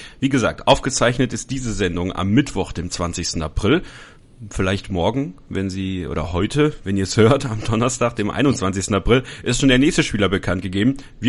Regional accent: Borken, North Rhine-Westphalia, Germany; ich komme aus dem Münsterland, ne? Also die Ecke Essen ist gar nicht mal so weit weg von der Ecke, wo ich herkomme. Das Westmünsterland, ich komme aus Borken, eine kleine Halbgroßstadt sozusagen.

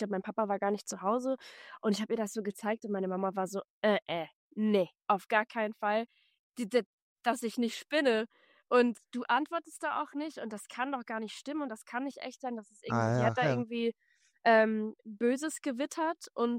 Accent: Offenburg, Baden-Württemberg, Germany; born there; now in Berlin, Germany; seit 2015 bin ich nach Berlin gezogen, komme gebürtig aus Offenburg am Rande des Schwarzwalds und bin eigentlich in einer Musikerfamilie aufgewachsen

